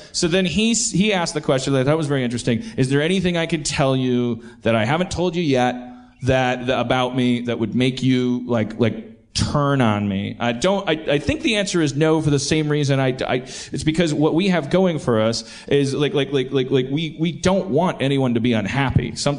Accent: Milwaukee, Wisconsin, United States; accent: Milwaukee; did you hear my little Milwaukee accent? Most of the time, Pittsburgh's bringing it out of me.

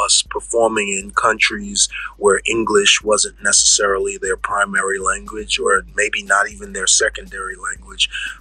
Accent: New York City, New York, United States; I said, well, I'm not really worried about that. I'm from the Bronx.

